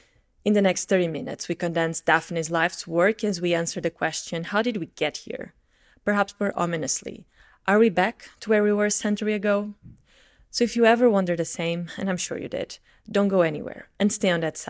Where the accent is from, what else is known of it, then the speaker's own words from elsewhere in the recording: Portugal; More recently in Portugal, where my home country